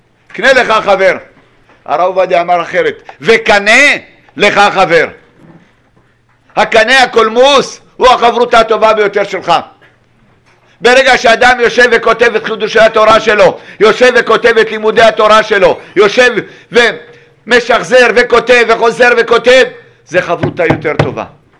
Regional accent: Kiryat Shmona, Northern District, Israel; ההורים גרו בקריית שמונה, נולדתי בקריית שמונה.

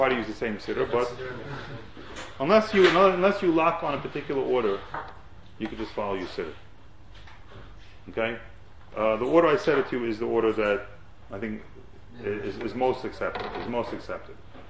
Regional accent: Long Beach, United States; I can tell you, in the community that I grew up in Long Beach

